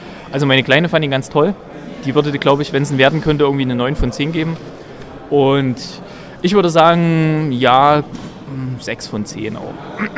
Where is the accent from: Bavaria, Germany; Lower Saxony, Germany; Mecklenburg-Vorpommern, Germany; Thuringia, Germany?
Thuringia, Germany; Gera; also aus meiner alten Heimatstadt Gera kenne ich das.